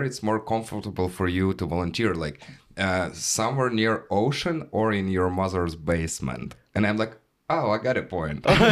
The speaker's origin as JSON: {"language": "English", "country": "Ukraine", "tie": "born or raised there", "second_language": "English", "moved": "as an adult", "lives_now": "United States", "said": "I lived, like, born and raised in Ukraine, lived there for all my life. I built my own production company there and, like, was pretty successful guy, you know?"}